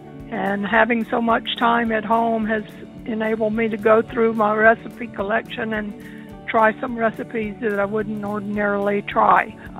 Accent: Lancaster, South Carolina, United States; from Lancaster, South Carolina.

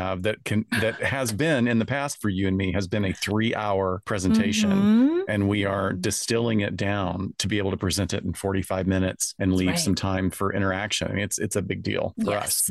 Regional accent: the South, United States; I'm a redneck from the South, so who knows?

